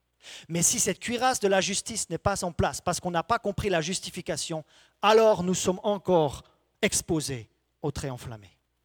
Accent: Switzerland; même si je suis suisse, je connais un petit peu la grammaire française.

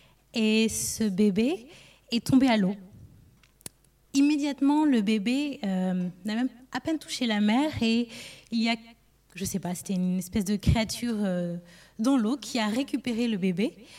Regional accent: United States; je suis retournée le 1er octobre chez moi aux États-Unis.

